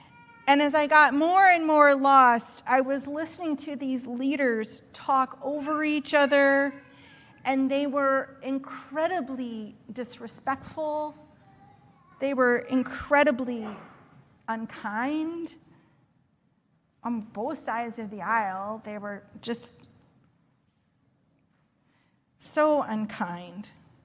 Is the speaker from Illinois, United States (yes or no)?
yes; Springfield, Illinois, United States; Now, I'm from Springfield, Illinois, and I was pretty sure I hadn't gone all the way there.